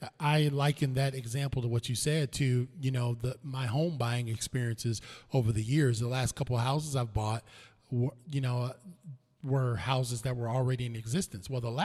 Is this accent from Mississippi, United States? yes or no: no; Cleveland, Ohio, United States; Yeah, I'm from Cleveland, Ohio, brother.